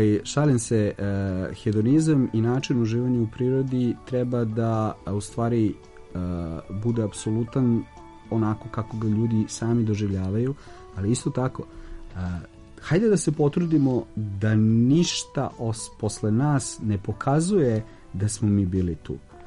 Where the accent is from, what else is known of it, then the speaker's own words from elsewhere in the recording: Belgrade, Serbia; born there; ja sam rođen i živim u Beogradu